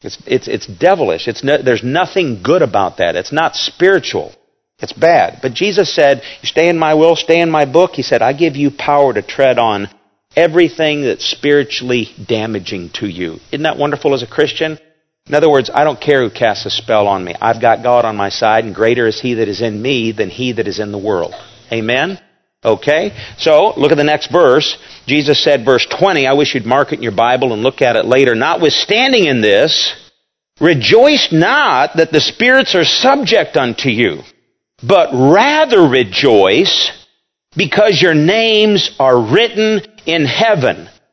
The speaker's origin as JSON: {"language": "English", "region": "Kansas", "country": "United States", "tie": "born or raised there", "said": "I'm from Kansas. That's where I was born."}